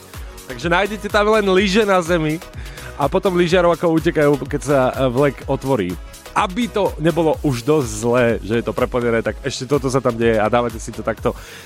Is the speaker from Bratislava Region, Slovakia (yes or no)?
no; Košice, Košice Region, Slovakia; ktorá je na Košiciach, na mojom rodnom meste. Milujem východ.